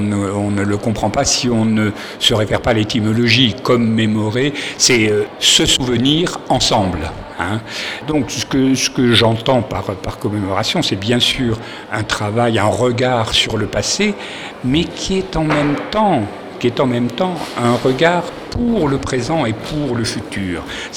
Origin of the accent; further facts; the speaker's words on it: Chalon-sur-Saône, Bourgogne-Franche-Comté, France; also born or lived in Algeria; J'ai grandi à Chalon-sur-Saône. Donc voilà, j'ai un lien particulier très ancien avec la Bourgogne. Moi qui arrivais d'Algérie, mais j'ai toujours aimé cette région. Je me sens, j'y ai grandi